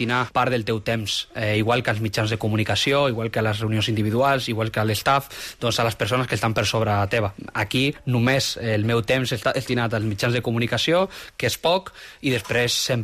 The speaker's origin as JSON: {"language": "Catalan", "region": "Galicia", "country": "Spain", "second_language": "Catalan", "said": "però no, al final sóc gallec"}